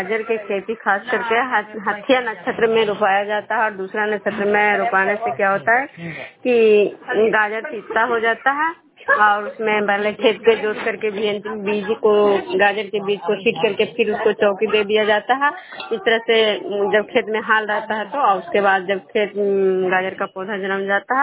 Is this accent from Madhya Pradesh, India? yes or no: no; Khujra, Bihar, India; मैं विष्णुपुर ग्राम खुजरा पंचायत नालंदा जिला नगरोसा प्रखंड के निवासी हूँ।